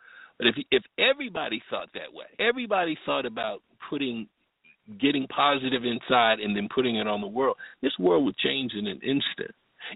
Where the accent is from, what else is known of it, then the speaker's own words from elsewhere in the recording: Bloomfield, Connecticut, United States; also born or lived in Riverside, California; I was born in Riverside, California. I was an Air Force baby. And moved to Connecticut. Moved to Hartford, Connecticut. Actually, it's Bloomfield, Connecticut for the Connecticuters out there. Stayed there until I was 10 years old.